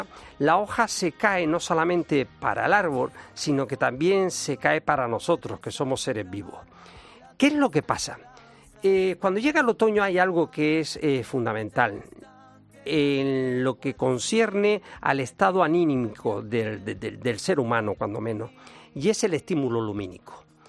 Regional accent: Canary Islands, Spain; hay gente que se viene, por ejemplo, a mi tierra, Canarias, y por ejemplo en Lanzarote, tienen la ciudad de los noruegos

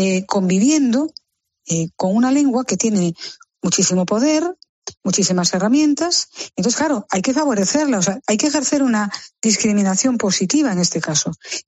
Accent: Spain; es mi derecho, soy español, es la única lengua que estoy obligado a conocer

